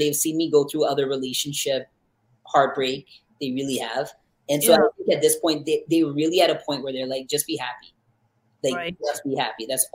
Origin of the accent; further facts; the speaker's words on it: North Carolina, United States; because like I grew up in North Carolina. I never met anyone like me before.